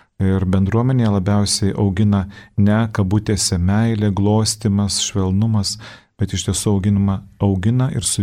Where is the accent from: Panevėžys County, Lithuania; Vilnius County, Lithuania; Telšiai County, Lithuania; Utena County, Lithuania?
Telšiai County, Lithuania; Telšiai; aš kilęs iš Telšių, iš Žemaitijos, mus skiria apie 300 km